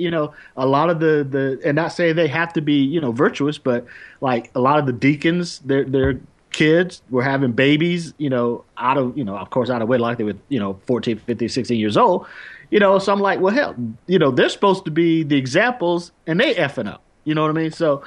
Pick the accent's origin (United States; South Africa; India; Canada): United States; the South; But growing up in the South, I don't know if it's still that way now.